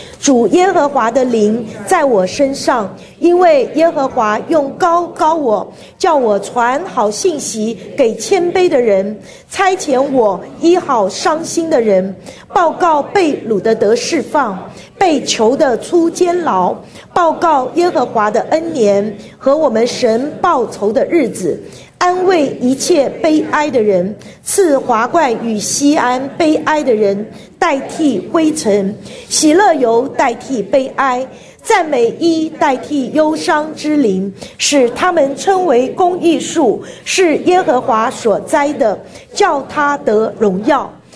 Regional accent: Taiwan; 我们以前像我是从台湾来的哈，我不知道别的地方怎么样。我们在台湾，在我那个年龄，在我们小时候去上学

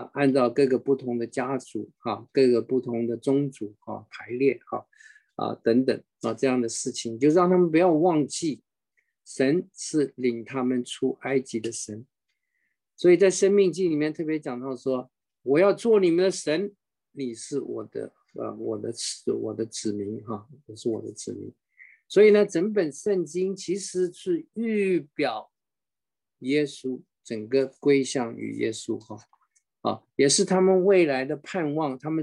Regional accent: China; 我们中国人是敬重孔子敬重孟子啊。我们中国大陆来的是无神论，那、根本不相信，根本没有神，我们相信进化论。

